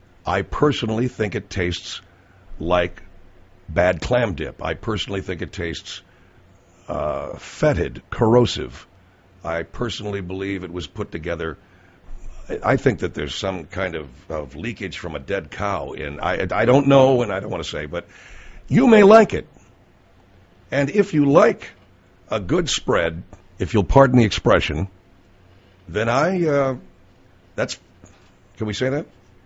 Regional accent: Arcadia, California, United States; If you grew up in Arcadia, California, like I grew up in Arcadia, California, you remember a truck that was driving throughout Arcadia during the 60s and the 70s.

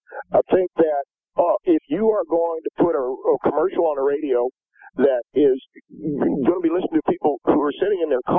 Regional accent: Corona, California, United States

